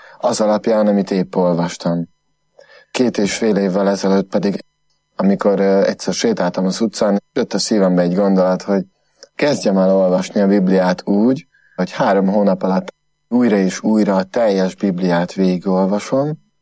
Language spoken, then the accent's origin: Hungarian; Földeák, Csongrád-Csanád, Hungary; also born or lived in Makó; Makon születtem, 31 évvel ezelőtt, mellette Földeákon nőttem föl, Hódmezővásárhelyen voltam gimnazista, matek-fizika szakon